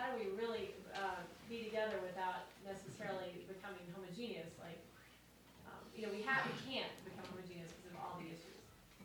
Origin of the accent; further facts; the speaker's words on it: Washington, District of Columbia, United States; I'm from the East Coast and Washington, D.C., and part of Church of the Savior